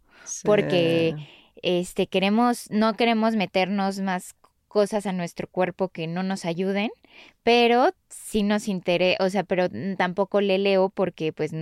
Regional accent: Mexico; nosotros como mexicanos, muchos mexicanos no sabemos qué es la trazabilidad

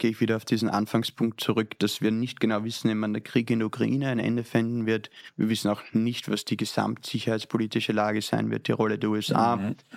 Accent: Austria; wie man bei uns in Österreich sagen würde

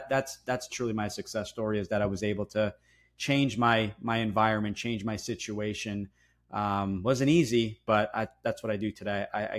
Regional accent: New Jersey, United States; that's a mouthful. A lot of … born and raised in New Jersey. First generation family came over from Italy in the early 70s.

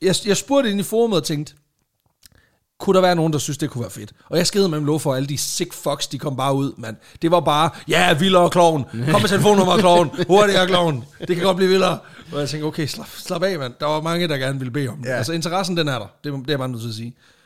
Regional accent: Region of Southern Denmark, Denmark; Jeg er fra Sønderjylland, men ikke den side af Sønderjylland, okay, så lige slap af et øjeblik.

